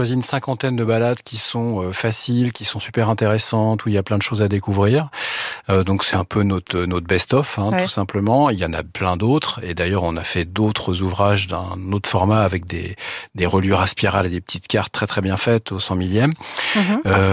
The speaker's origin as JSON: {"language": "French", "region": "Normandy", "country": "France", "said": "je suis normand."}